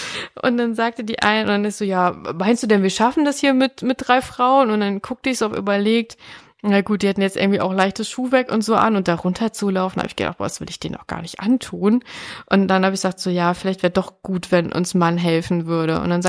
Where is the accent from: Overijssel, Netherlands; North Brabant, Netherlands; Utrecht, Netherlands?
North Brabant, Netherlands; Eindhoven; also ich komme aus Eindhoven